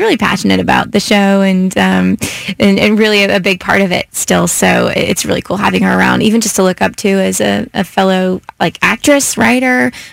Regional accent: Bourbon, Missouri, United States; I'm from Bourbon, Missouri, where the cattle population exceeds the human population.

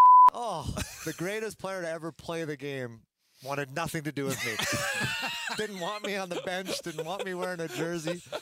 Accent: Edmonton, Alberta, Canada; I grew up in Edmonton.

